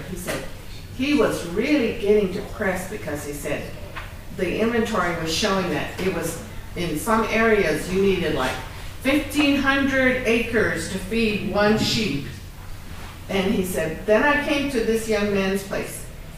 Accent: Tohatchi, New Mexico, United States; now in Chinle, United States; I grew up in the Tohachi and Chaco Canyon area, and here's my relative. But I'm now in the Chinle area.

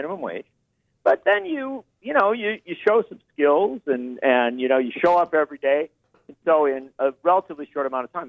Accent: Midwest, United States; And I'm a Midwesterner.

